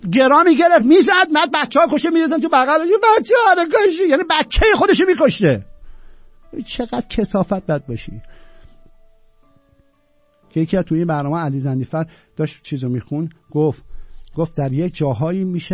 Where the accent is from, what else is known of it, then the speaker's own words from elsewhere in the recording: Tehran, Tehran Province, Iran; به جرم اینکه من ایرانی تهرانیم